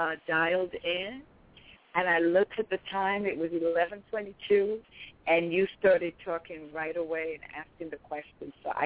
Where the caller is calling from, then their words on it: Virginia, United States; I'm calling from Virginia.